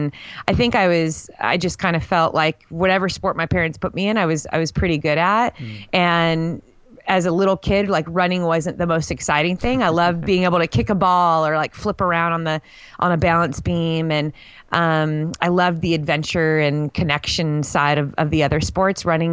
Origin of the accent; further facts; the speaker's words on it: California, United States; Growing up in a really busy city, you know, and I grew up in Orange County.